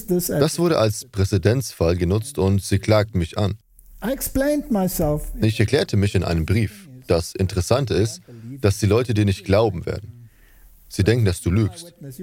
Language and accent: German; South Africa; Nun, ich komme aus Südafrika.